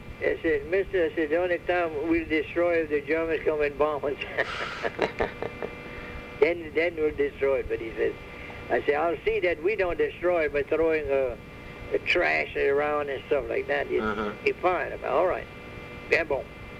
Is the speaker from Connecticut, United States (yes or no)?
no; Louisiana, United States; I said, yeah, I'm from Louisiana.